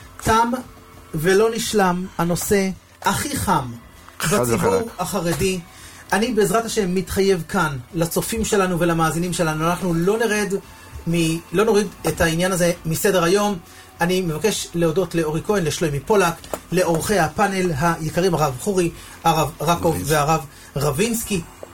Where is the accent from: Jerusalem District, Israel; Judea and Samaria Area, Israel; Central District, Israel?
Jerusalem District, Israel; Jerusalem; אני ירושלמי, נולדתי בירושלים, כל החיים בירושלים.